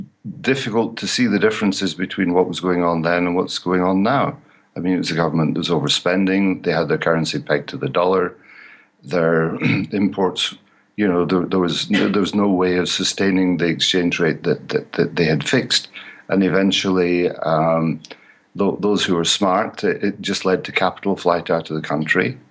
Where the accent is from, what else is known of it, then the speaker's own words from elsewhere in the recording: United Kingdom; Now, being British, I've remembered from a long time ago the battles over the Falkland Islands